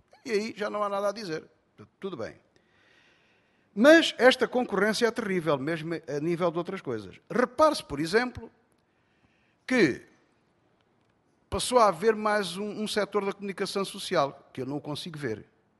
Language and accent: Portuguese; Alentejo, Portugal; como bom alentejano falo sentado